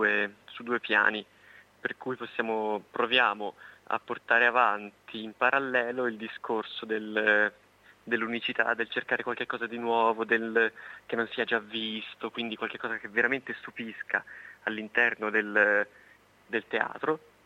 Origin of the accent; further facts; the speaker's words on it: Livorno, Tuscany, Italy; Siamo di Livorno, sì, di teatro